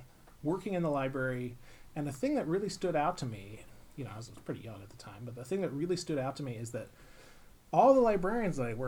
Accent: Oregon, United States; I grew up in Oregon. I went to college in Washington State and didn't really feel like I had seen the other side of the horizon very much

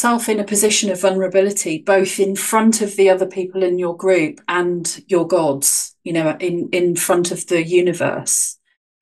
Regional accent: Dartmoor, South West England, United Kingdom; I encountered more of that growing up on Dartmoor in certain communities

